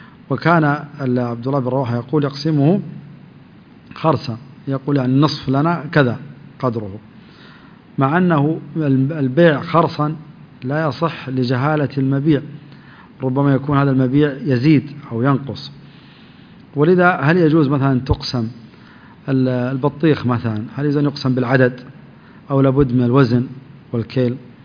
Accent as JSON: {"language": "Arabic", "town": "Yanbu", "region": "Medina Province", "country": "Saudi Arabia", "said": "يسموه عندنا في ينبع اللقاط"}